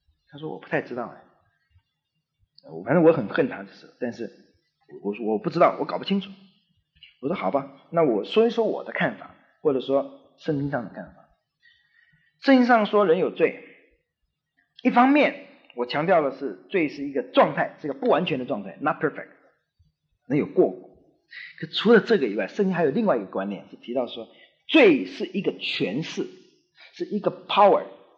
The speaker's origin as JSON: {"language": "Chinese", "country": "Taiwan", "said": "我们台湾话或闽南话这样讲，"}